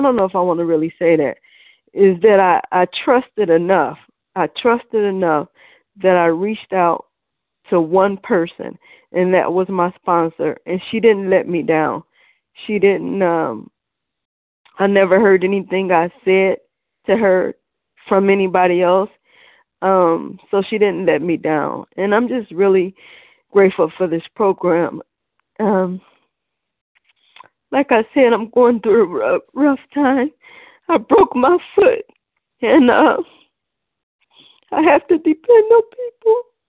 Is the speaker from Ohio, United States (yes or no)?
yes; Cleveland, Ohio, United States; I'm from Cleveland, and I'm a compulsive overeater